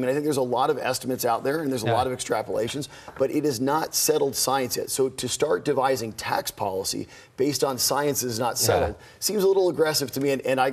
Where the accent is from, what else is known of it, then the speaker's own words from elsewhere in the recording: California, United States; but I am a Californian first and foremost